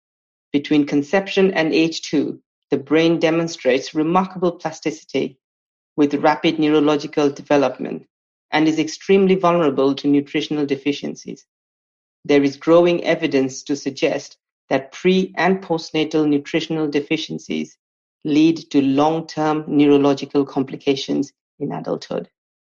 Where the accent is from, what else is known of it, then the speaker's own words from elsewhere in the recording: India; now in United Kingdom; I'm originally from India, but now I live in the UK.